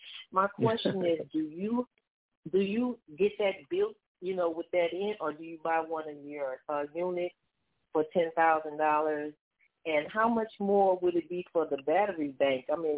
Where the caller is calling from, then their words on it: St. Louis, Missouri, United States; Calling from St. Louis, Missouri.